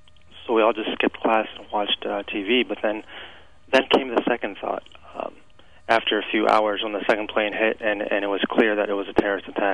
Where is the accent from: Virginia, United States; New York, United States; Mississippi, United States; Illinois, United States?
Illinois, United States; Springfield; moved away as an adult; also born or lived in Chicago; I grew up all my life in Springfield, Illinois, and Chicago was always like a second home to me as well. So I've only been out in the East Coast for about 3 years now.